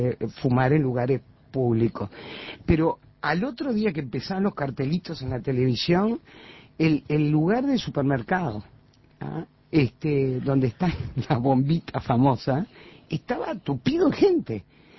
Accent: Uruguay; qué obedientes que somos los uruguayos

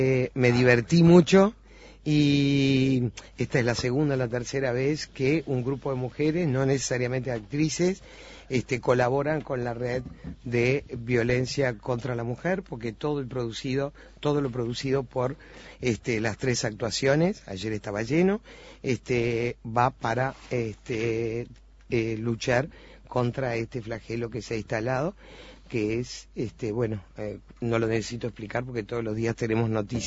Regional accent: Uruguay; Realmente, como mujer uruguaya, agradecerle a estas otras mujeres que hagan esto y que se repita.

